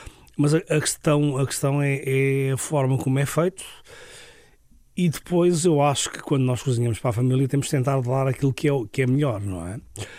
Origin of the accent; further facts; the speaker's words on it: Seixal, Setúbal, Portugal; born there; eu sou de uma família alentejana, apesar de não ter nascido no Alentejo, e toda a gente acha que eu nasci no Alentejo, mas não, eu nasci num concelho muito perto daqui